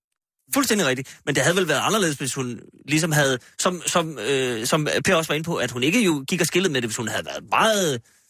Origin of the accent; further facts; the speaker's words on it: Skagen, North Denmark Region, Denmark; Det lyder som Skagen, hvor jeg voksede op.